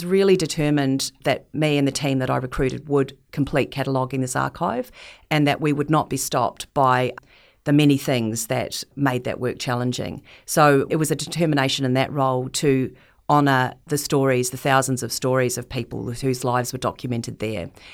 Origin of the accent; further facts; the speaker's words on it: New Plymouth, Taranaki, New Zealand; I grew up in New Zealand and we lived in a place called New Plymouth.